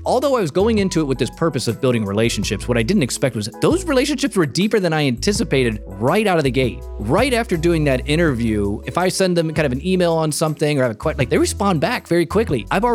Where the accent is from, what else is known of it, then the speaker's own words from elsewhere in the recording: Toledo, Ohio, United States; From Toledo. Went to Ohio State in 04.